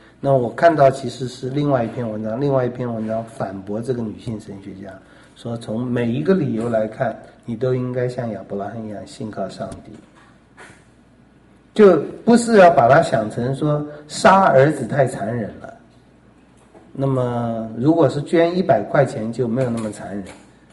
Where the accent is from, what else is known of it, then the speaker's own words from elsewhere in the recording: China; 就我们中国人注意物质方面的部分，但我们中国人另外一个部分又非常注意的就是面子。